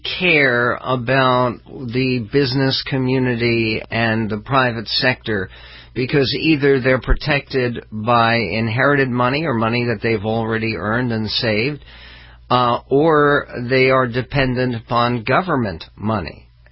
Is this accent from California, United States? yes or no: yes; California, United States; being a Californian, I don't know how many people here remember Dr. Demento.